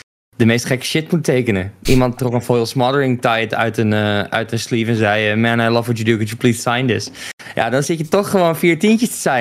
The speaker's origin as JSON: {"language": "Dutch", "country": "Netherlands", "said": "Ik ben gewoon een Nederlander."}